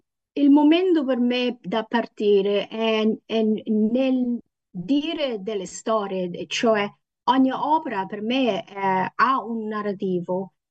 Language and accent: Italian; Western Australia, Australia; Italian is a second language; Quindi io vengo dal deserto di Western Australia, però è un deserto che sta sul mare.